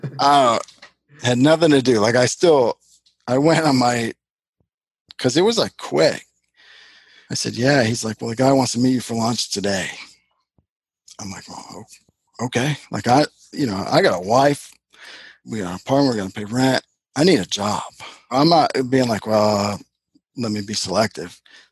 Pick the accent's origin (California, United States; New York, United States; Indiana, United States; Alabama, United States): New York, United States; Buffalo; now in Ohio, United States; Literally, I never lived in Ohio before. I'm from Buffalo, but had gone to the Football Hall of Fame, which is in Canton, which is close.